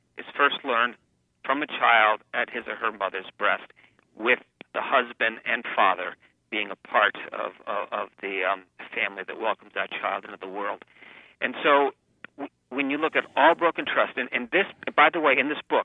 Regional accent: Connecticut, United States; So what I've done is from my home state, Connecticut, and then nationally

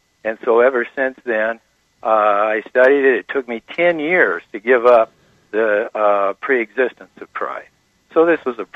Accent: Seattle, Washington, United States; moved away as an adult; also born or lived in Houston; Then at 18 years old, I went away from home to college in Houston. I was born and raised in Seattle.

